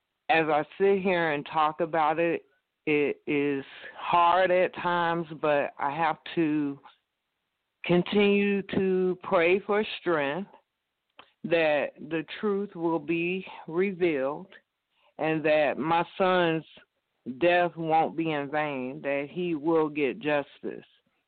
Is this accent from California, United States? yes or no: no; Clearwater, Florida, United States; also born or lived in Georgia; I'm from Clearwater, Florida. And I pretty much grew up here all my life. Florida's my home, but I moved away and stayed in Georgia for about 18 years.